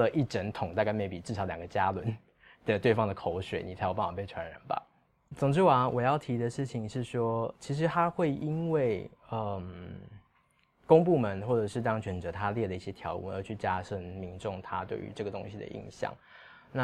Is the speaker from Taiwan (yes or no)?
yes; Taiwan; 它其实就以我们台湾人来说